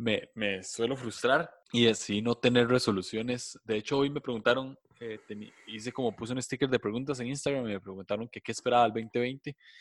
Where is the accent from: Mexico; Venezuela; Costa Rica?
Costa Rica; soy de Costa Rica, tengo 27 años, ya casi 28, estoy casado